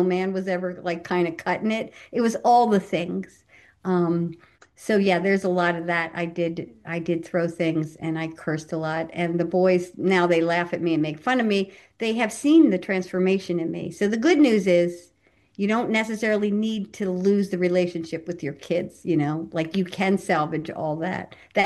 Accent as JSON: {"language": "English", "town": "Philadelphia", "region": "Pennsylvania", "country": "United States", "said": "I'm from Philly, so I curse a lot."}